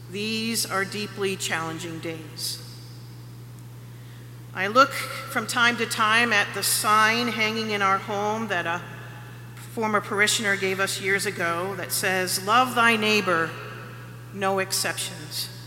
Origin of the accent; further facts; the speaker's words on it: Massachusetts, United States; For me, I grew up in the Episcopal Church, in Massachusetts, therefore a progressive branch of our church.